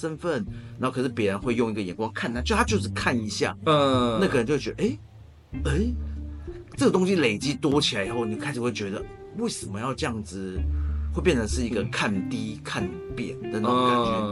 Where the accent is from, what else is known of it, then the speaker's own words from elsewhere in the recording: Taipei, Taiwan; 但我出生在台北，我同学每个人都知道我是台北人嘛。